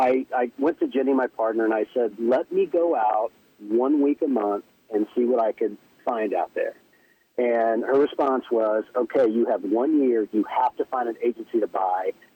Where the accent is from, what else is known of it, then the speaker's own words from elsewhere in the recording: Indiana, United States; They hired me to come out because I'm from Indiana, I've now become an expert in Colorado.